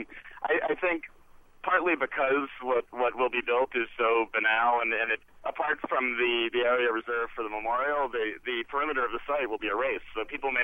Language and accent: English; New York, United States; But looking at it as a New Yorker, it looks like a giant hole in the ground.